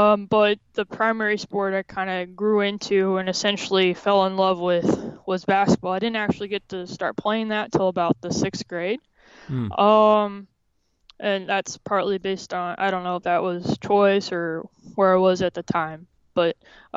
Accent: San Antonio, Texas, United States; I grew up in San Antonio, Texas. I grew up with my parents, and I have 3 siblings.

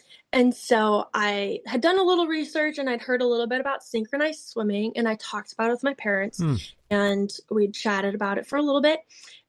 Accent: Shakopee, Minnesota, United States; I was born and raised out in Shakopee, Minnesota

